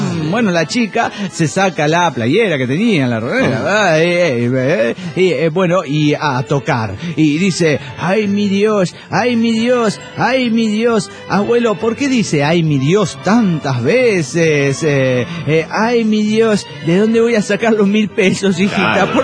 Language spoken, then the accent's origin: Spanish; San Luis, Argentina; Hola, ¿cómo están? … de San Luis, Argentina.